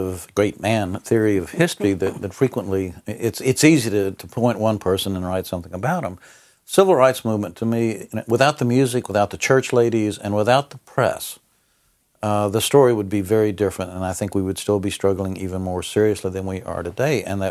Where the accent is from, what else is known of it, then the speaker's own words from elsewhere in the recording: Montgomery, Alabama, United States; And I grew up in Montgomery. I graduated from high school there in 1964.